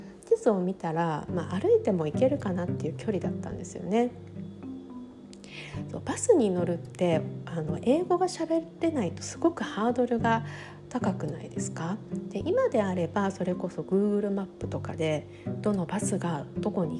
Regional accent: Sapporo, Hokkaido, Japan; 私も札幌出身で寒いのには慣れていると思っていたんですけれども

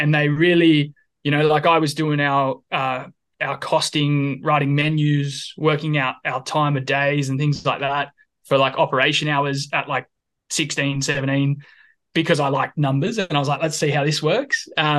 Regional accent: New South Wales, Australia; So I'm from and still am from just north of Sydney on the Central Coast. I'm a born and bred coastie and an absolute tragic. I grew up I'm the youngest of five.

